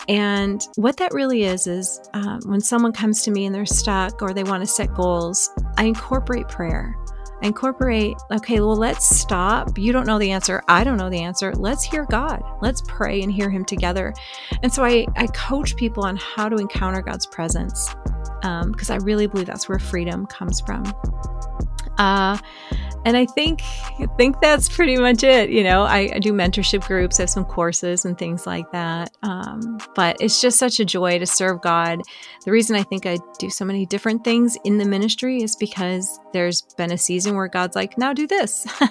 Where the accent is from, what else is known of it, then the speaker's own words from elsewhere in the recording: Illinois, United States; Well, I grew up in the Chicago suburbs And I was a musical theater actress.